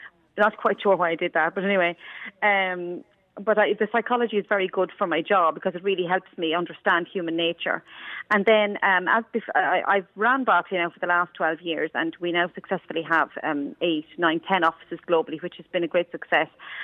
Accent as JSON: {"language": "English", "town": "Wexford", "region": "Leinster", "country": "Ireland", "tie": "born or raised there", "said": "So I grew up in Wexford."}